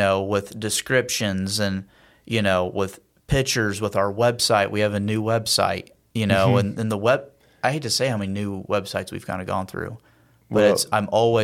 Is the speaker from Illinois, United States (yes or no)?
yes; Carmelville, Illinois, United States; born and raised in Carmelville, that's what I know. And that's what I'm, you know, we're Central Illinois.